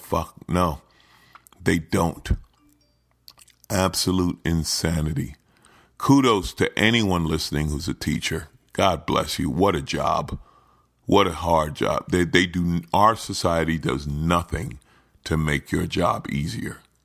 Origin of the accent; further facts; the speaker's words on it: New York City, New York, United States; Honestly, I grew up in New York City, okay? And some of people would say New York, ooh, dangerous, this or that.